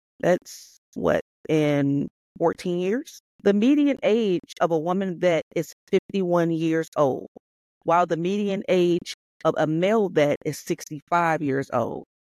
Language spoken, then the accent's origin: English; Detroit, Michigan, United States; I'm going to just say I am from Detroit.